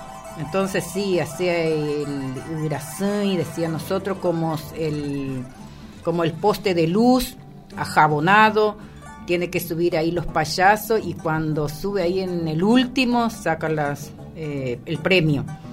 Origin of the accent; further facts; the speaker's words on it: Paraguay; yo mi niñez en Paraguay pasé muy lindo, pero nosotros era del campo